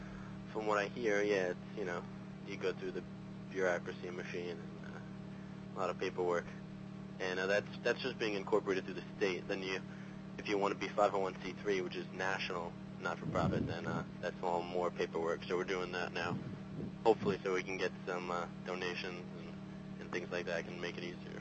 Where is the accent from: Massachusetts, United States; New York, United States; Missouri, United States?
New York, United States; I am from New York. I'm part of Long Island GNU / Linux Users Group, LILUG. We meet at Farmingdale College.